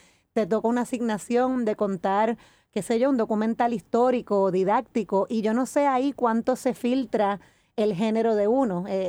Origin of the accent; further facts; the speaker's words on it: Ponce, Puerto Rico; also born or lived in United States; soy mujer, soy madre, nací en Ponce, me crié en Puerto Rico, pero me formé profesionalmente en Estados Unidos.